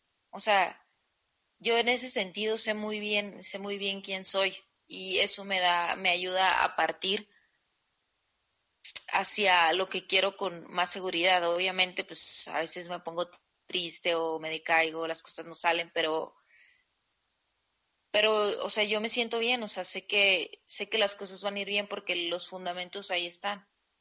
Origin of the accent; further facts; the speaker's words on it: Mexicali, Baja California, Mexico; now in Mexico City, Mexico; yo soy de Mexicali. Me fui hace aproximadamente un año a vivir aquí a la Ciudad de México.